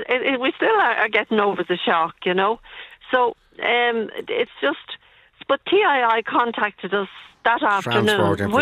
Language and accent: English; Dublin, Leinster, Ireland; I'm actually from Dublin originally.